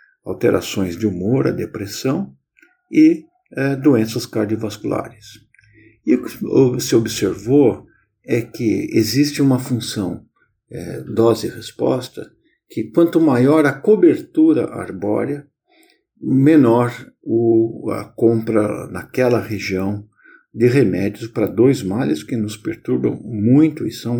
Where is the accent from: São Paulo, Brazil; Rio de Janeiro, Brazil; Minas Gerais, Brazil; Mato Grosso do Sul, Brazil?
São Paulo, Brazil; born there; eu sou nascido em São Paulo e vejo com certo desconsolo o deserto que transformamos o solo de nossa cidade